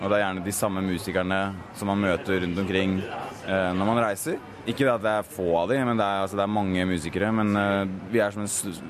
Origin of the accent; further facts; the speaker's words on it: Oslo, Norway; altså samhold eller community hjemme I Oslo, undervise kanskje mer.